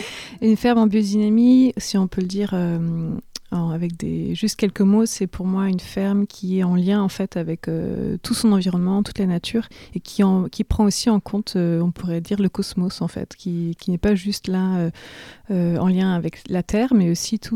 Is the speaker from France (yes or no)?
yes; Pays de la Loire, France; j'ai grandi en France, enfin en Mayenne, à partir de l'âge de... Ouais, j'avais 5 ans et demi, presque 6 ans, quoi.